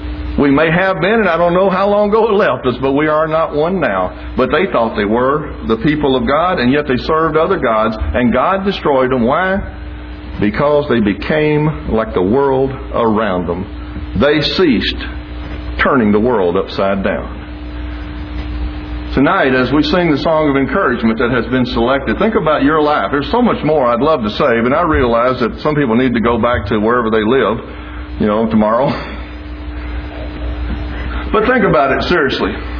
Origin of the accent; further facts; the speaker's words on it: Detroit, Michigan, United States; Well, I'm from the Detroit area.